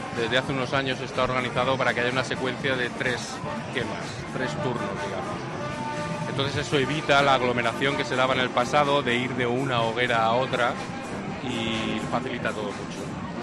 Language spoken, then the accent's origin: Spanish; Alicante, Valencian Community, Spain; hoy los protagonistas somos todos los alicantinos